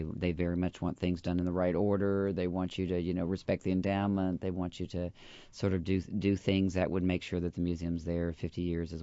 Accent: Houston, Texas, United States; I grew up in Houston. There's no zoning in Houston at all.

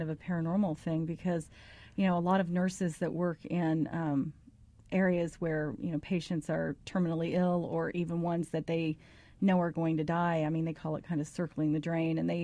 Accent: Anderson, Indiana, United States; Theater on the Square, in my hometown of Anderson, I mean, the State and the Riviera, which is no longer there, and then the Paramount Theaters, they all have something going on.

